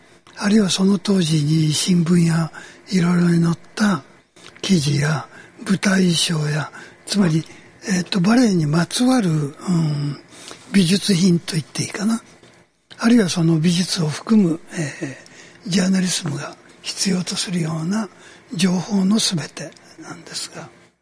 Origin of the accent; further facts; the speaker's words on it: Tokyo, Japan; born there; also born or lived in Kyoto; 東京で生まれて、京都で過ごし、